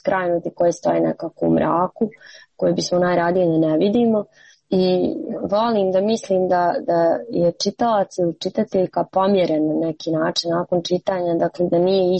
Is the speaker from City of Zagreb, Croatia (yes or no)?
yes; Zagreb, City of Zagreb, Croatia; born there; vidjeli su Zagreb, da sam rođena u Zagrebu.